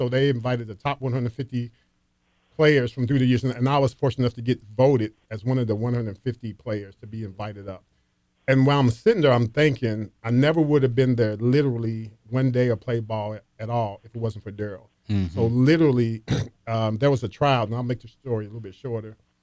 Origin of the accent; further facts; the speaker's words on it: Louisville, Kentucky, United States; And even though I grew up in Louisville, you know, I used to say I was bi-coastal because I spent the summers in on 37 Broadway and I spent the rest of my time out in Newburgh.